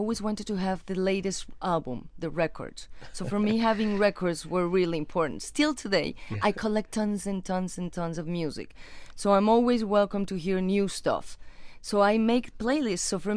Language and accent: English; Mexico; Yes, I was born in Mexico, yes, and I'm from Mexico.